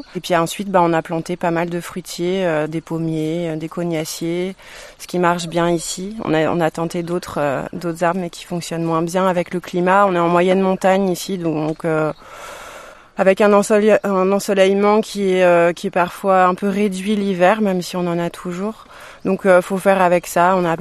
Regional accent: Paris, Île-de-France, France; Moi, je viens de Paris.

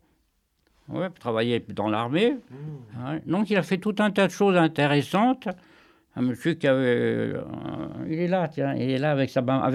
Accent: Quillan, Occitanie, France; also born or lived in Paris; Ici, j'étais à Quillan dans l'Aude. Et je suis remonté ici en 1947. Mais je suis né à Paris.

